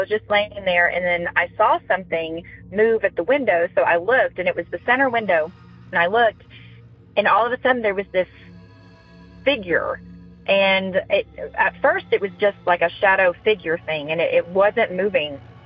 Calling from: Tennessee, United States; I'm calling from Tennessee.

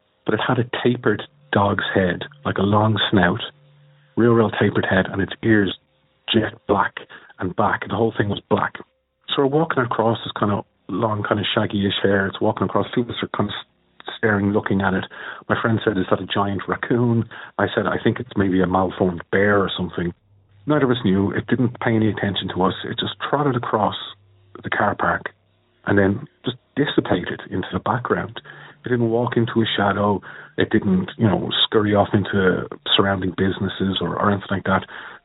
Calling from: Dublin, Leinster, Ireland; I'm calling from Dublin in Ireland.

